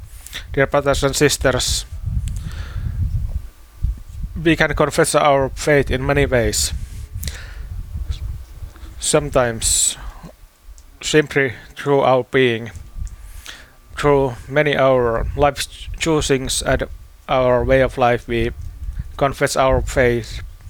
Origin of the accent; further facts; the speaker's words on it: Finland; English is a second language; I answered that I am from Finland.